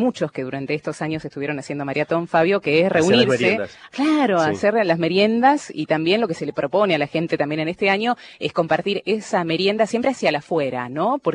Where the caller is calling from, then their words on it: Tucumán, Argentina; de Tucumán.